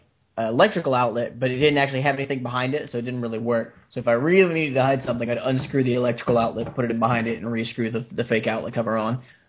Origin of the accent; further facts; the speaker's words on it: Texas, United States; I'm the one from Texas, and I hate barbecue sauce.